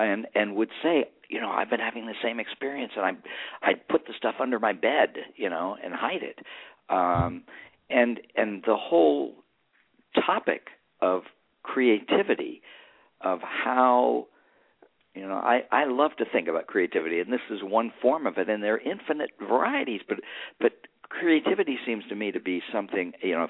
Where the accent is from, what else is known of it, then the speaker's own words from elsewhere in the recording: Ohio, United States; I grew up in Ohio, and I went back actually for a reunion